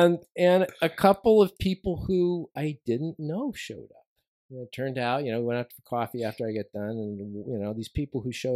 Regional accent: California, United States; I'm a Californian. I didn't get it. There was a snowstorm coming.

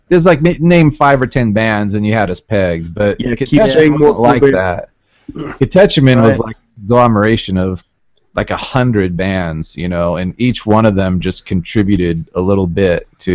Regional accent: Portland, Oregon, United States; I'm from Portland, and Jonathan had visited Portland with me.

